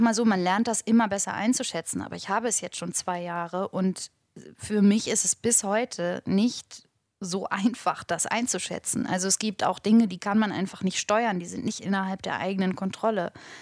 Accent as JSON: {"language": "German", "region": "Hamburg", "country": "Germany", "said": "die Alte ist nervös, würde man bei uns in Hamburg sagen."}